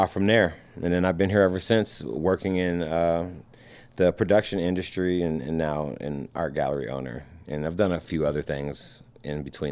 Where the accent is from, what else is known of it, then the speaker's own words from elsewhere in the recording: Ann Arbor, Michigan, United States; also born or lived in Los Angeles; now in Colorado, United States; I'm originally from LA, but I grew up in Ann Arbor, Michigan. Moved around a bit after a career in athlete management, and then landed here in Colorado.